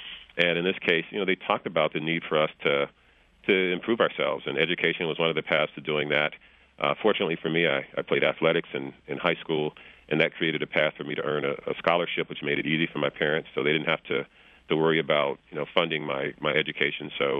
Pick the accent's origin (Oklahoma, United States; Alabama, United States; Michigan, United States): Michigan, United States; Flint; I grew up in Flint. I've been away from there for a number of years now. I graduated high school in 1974, so it seems like forever. But the good part is my family has remained in the area